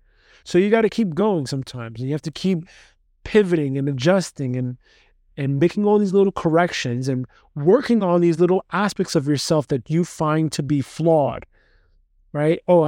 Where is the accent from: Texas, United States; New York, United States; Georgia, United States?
New York, United States; Brooklyn; the environment growing up in Brooklyn